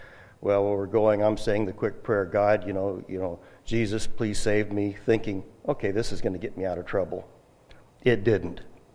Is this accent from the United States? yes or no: yes; Albany, United States; I grew up in Albany First Baptist Church.